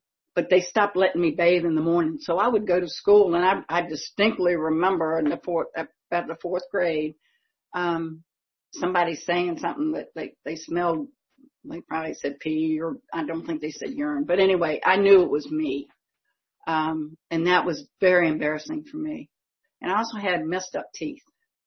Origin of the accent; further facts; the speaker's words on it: Colonial Heights, Virginia, United States; accent: Philadelphia; also born or lived in Pennsylvania / Germany; I was born outside of Philly, and I know I sound like that today.